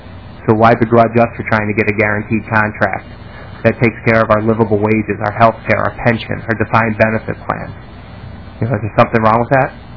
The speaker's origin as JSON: {"language": "English", "town": "Philadelphia", "region": "Pennsylvania", "country": "United States", "said": "I come from Pennsylvania. I'm from Philadelphia, and I look at Pittsburgh."}